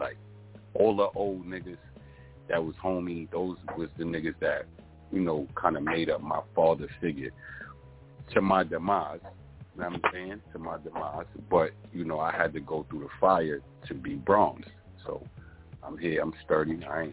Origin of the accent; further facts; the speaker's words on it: Harlem, New York, United States; I'm from the Harlem era where we tracked all night